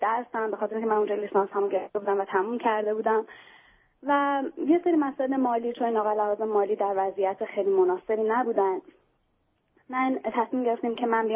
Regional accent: Iran; moved away as an adult; now in United States; من متولد امریکا هستم، اینجا به دنیا اومدم، منتها موقعی که سنم کم بوده برگشتم ایران و بزرگ شده ایرانم.

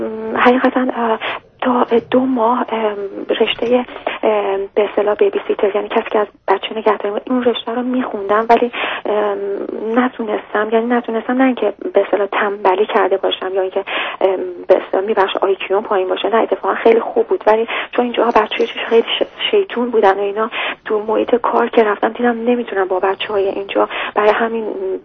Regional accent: Iran; ما ایرانی هستیم،

